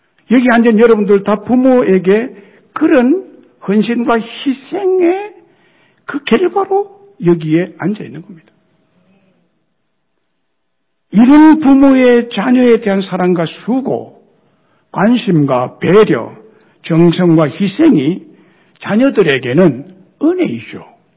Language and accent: Korean; Goseong, South Gyeongsang, South Korea; 저는 중학교 졸업 때까지 저의 고향 경남 고성에서 자라고 생활하고 또 집안의 일을 도우면서 살았습니다.